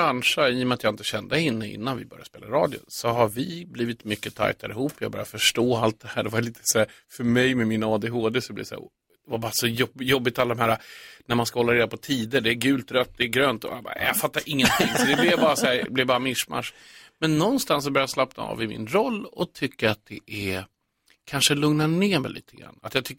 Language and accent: Swedish; Sollentuna, Stockholm County, Sweden; Jag är uppväxt i Sollentuna och i norr om Stockholm